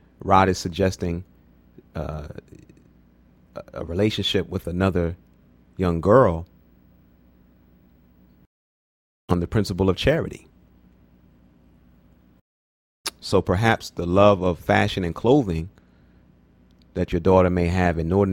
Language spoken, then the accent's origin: English; Abidjan, Côte d’Ivoire; I am from Abidjan, Cote d'Ivoire. Cote d'Ivory.